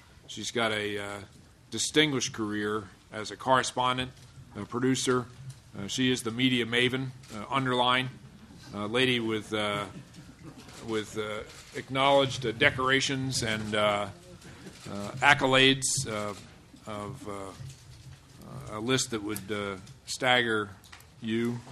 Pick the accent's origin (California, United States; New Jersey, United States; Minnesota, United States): New Jersey, United States; East Orange; born there; I was born next door in East Orange